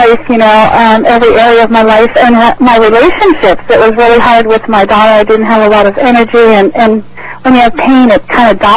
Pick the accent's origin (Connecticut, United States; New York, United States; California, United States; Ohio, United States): California, United States; Costa Mesa; Well, I'm from Costa Mesa, California, and I used to work in offices